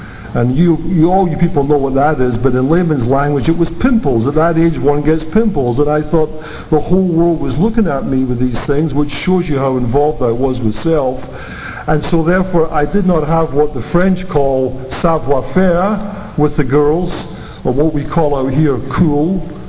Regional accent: Camlachie, Scotland, United Kingdom; born there; I was born in Camlachie, Scotland, in 1934.

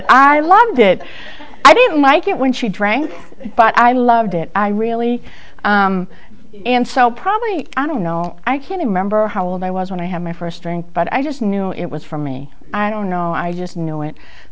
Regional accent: Boston, Massachusetts, United States; I am from Boston, if you can't tell by now.

